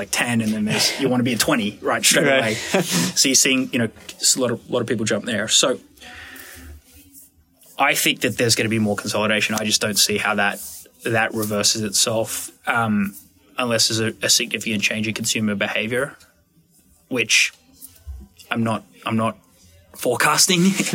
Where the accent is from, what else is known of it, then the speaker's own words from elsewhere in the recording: Australia; I'm originally from Australia, and in Australia, we have four big banks